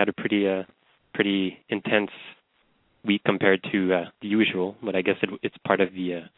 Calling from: Canada

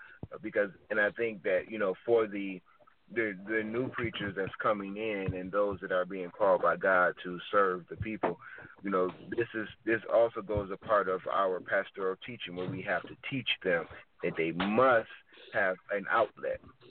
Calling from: Detroit, Michigan, United States; I'm calling in from Detroit.

